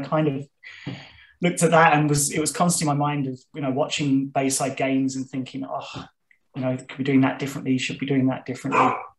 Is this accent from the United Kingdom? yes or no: yes; England, United Kingdom; I'm English. I'm not really built. We're not built like the Germans generally.